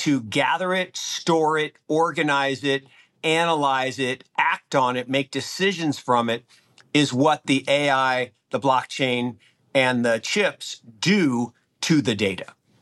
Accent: Seattle, Washington, United States; really all the way back from the early 80s where I grew up in Seattle and Microsoft

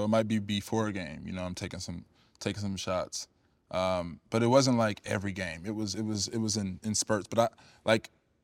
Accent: Cedar Rapids, Iowa, United States; moved away as an adult; I'm a kid from the Midwest, from Iowa, you know what I mean? Like, Cedar Rapids. And so I'm from a town of like 100,000. Then I moved to California

